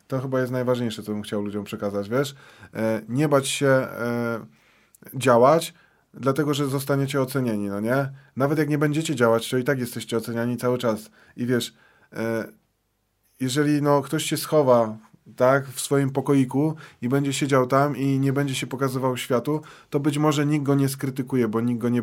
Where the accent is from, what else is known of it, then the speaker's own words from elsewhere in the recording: Piotrków Trybunalski, Łódź Voivodeship, Poland; ja od urodzenia mieszkam w Piotrkowie, więc no jakaś tam liczba osób mnie zna.